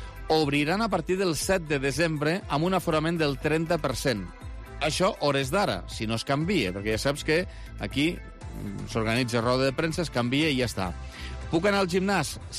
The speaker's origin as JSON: {"language": "Catalan", "town": "Lleida", "region": "Catalonia", "country": "Spain", "said": "com a lleidatans"}